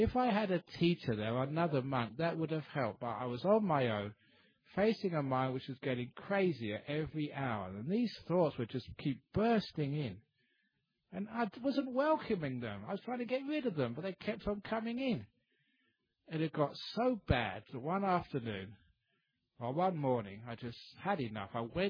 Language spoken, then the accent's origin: English; England, United Kingdom; So as an English monk, I had as much tea as I ever wanted.